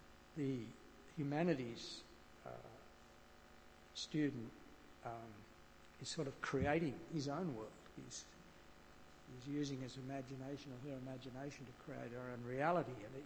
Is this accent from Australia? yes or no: yes; Coffs Harbour, New South Wales, Australia; And I think about growing up in Coffs Harbour. I never heard the gospel in my 17 years of growing up in Coffs Harbour back in the 1950s and 60s.